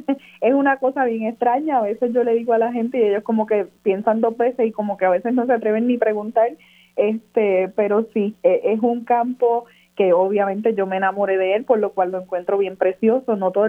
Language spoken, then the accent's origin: Spanish; Las Marías, Puerto Rico; Yo soy una jibarita que me crié en Las Marías, me crié entre vaquitas